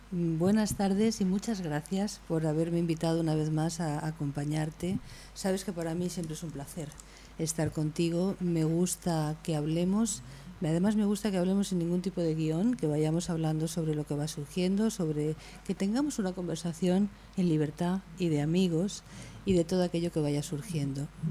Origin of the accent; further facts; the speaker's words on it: Elche, Valencian Community, Spain; Elche para mí es mi ciudad, es el lugar que me vio nacer, donde nacieron mis padres, donde nacieron mis abuelos, mis hermanos, donde todavía viven mis primos, mis tíos